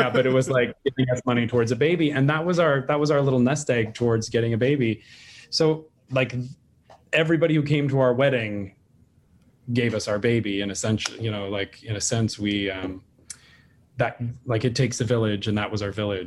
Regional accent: Utah, United States; You know, I was a Mormon kid growing up in Utah.

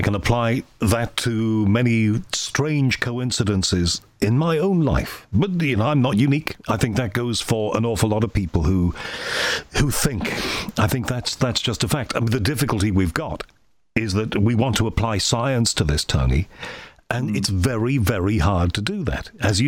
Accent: Crosby, North West England, United Kingdom; this is another Liverpool story, because that's, as you know, that's where I grew up. I grew up in Crosby.

